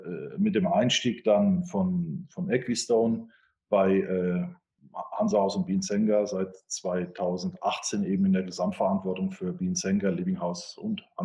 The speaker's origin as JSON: {"language": "German", "region": "Rhineland-Palatinate", "country": "Germany", "tie": "born or raised there", "said": "aufgewachsen im Westerwald, ja, wo der Windsor kalt pfeift. Das heißt, ich näher mich dem Montabaur, sagt einem vielleicht was"}